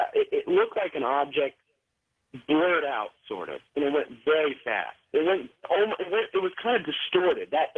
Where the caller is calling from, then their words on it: Las Vegas, Nevada, United States; I'm calling from Las Vegas, Nevada.